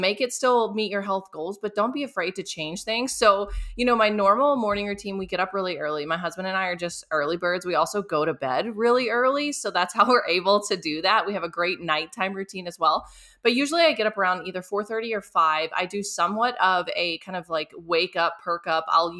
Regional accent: Mississippi, United States; And so I grew up in the South Mississippi.

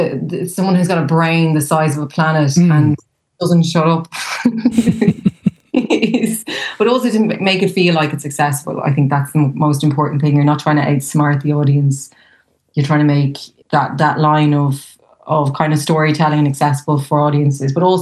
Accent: Westmeath, Ireland; I came from the Midlands, and growing up there was no one from Westmeath that was working professionally as an actor.

